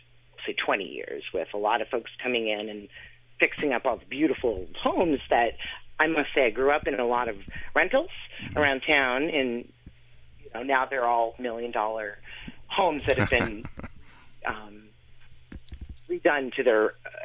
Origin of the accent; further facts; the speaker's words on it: Newburyport, Massachusetts, United States; So I love my hometown. I love Newburyport in all of its quirks and history.